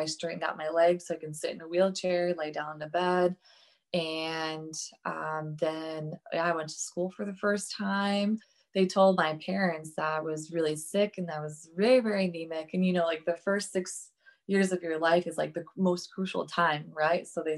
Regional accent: Saint Petersburg, Russia; I grew up in St. Petersburg, Russia, with spina bifida.

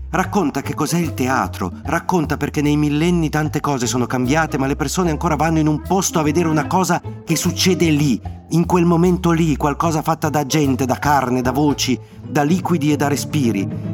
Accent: Genoa, Liguria, Italy; sono genovese quindi di natura pessimista, sia perché sono vecchio

